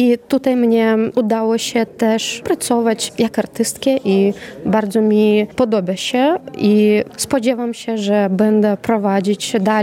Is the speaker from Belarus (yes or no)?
yes; Grodno, Grodno Region, Belarus; Polish is a second language; moved away as an adult; now in Białystok, Poland; 2,5 roku temu z Białorusi, z Grodna. To tutaj blisko było mi. Przyjechaliśmy z mężem.